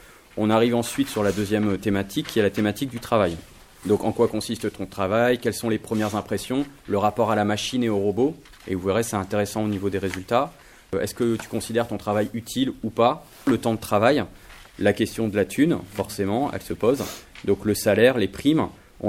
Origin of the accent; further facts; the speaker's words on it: Lille, Hauts-de-France, France; Moi, je suis lillois.